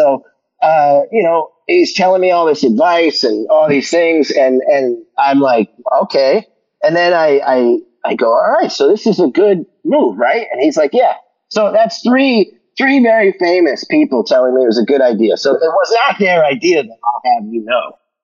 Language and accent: English; New Jersey, United States; We're New Jersey. We're all Irish Catholics.